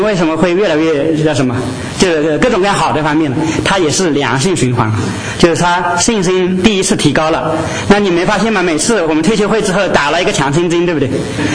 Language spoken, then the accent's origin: Chinese; China; 就是我们甚至从大陆过来的